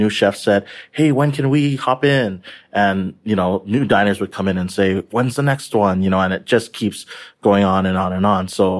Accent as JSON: {"language": "English", "region": "Hawaii", "country": "United States", "tie": "born or raised there", "said": "So, born and raised in Hawaii as well, went away to the mainland in Chicago for college, and then graduated in a not-so-great, you know, time in 2009"}